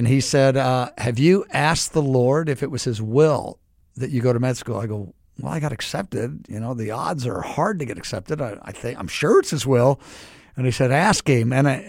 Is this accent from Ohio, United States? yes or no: no; Kansas City, Missouri, United States; Because I grew up in Kansas City. I'm at the University of Missouri.